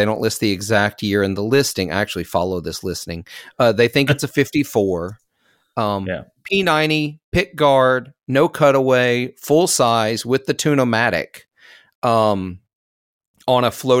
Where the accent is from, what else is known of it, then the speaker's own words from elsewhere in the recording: Mississippi, United States; He came to live in my hometown for a little while to absorb sort of the blues culture of the Mississippi Delta.